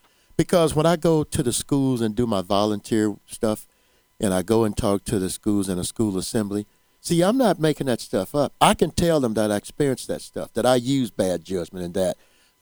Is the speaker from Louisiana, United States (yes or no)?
yes; Mansfield, Louisiana, United States; I grew up in Mansfield, Louisiana. And unfortunately, home is home